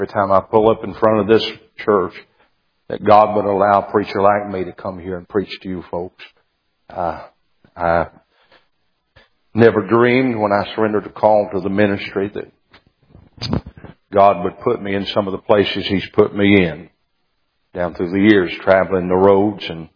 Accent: Tennessee, United States; I've lived my whole life in the state of Tennessee, born and raised in Johnson County, Tennessee.

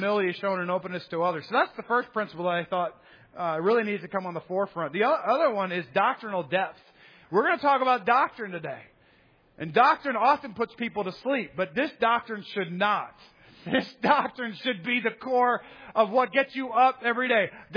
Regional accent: the South, United States; It's not because I'm a Southerner.

